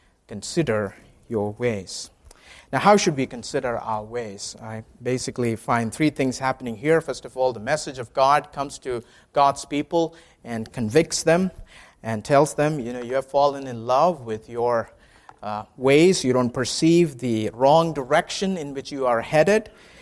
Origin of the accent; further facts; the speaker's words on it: India; And I'm from India.